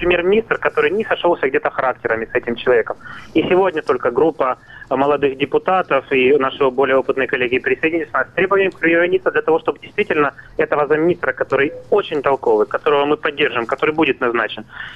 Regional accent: Donetsk, Donetsk Oblast, Ukraine; Сам я из Донецка

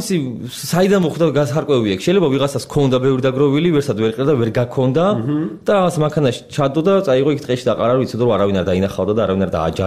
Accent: Tbilisi, Georgia; born there; თბილისი ჩემია აქ დაბადებული ვარ ჩვენი ეს თბილისი და იგივე ჩემი სახლია

